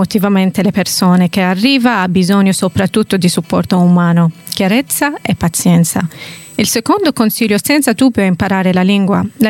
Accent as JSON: {"language": "Italian", "country": "Syria", "second_language": "Italian", "said": "paradossalmente questa sensazione non l'avevo mai provata neanche nella mia lingua madre e nel mio paese. Questo mi ha motivato ancora di più, non solo per integrarmi ma anche per spiegare chi sono, da dove vengo, cos'è davvero la Siria e chi sono i siriani."}